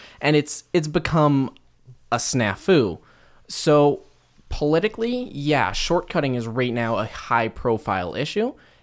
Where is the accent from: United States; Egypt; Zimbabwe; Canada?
Canada; Sherwood Park, Alberta; because I grew up in Sherwood Park, and the thing about Sherwood Park is we've got playground zones there.